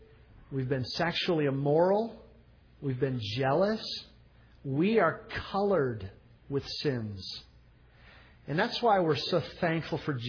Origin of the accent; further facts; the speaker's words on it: United States; Americans, I know I'm speaking as an American